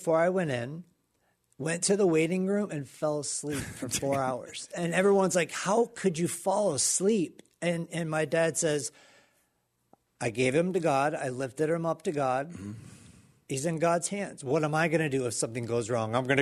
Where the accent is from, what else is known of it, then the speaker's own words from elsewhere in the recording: Pensacola, Florida, United States; Pensacola, Florida.